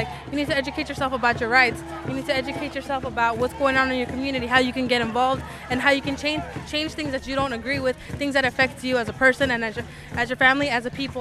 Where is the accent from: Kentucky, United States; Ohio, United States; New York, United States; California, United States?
California, United States; Santa Cruz; because I'm from Santa Cruz, but I come here, I commute every week for meetings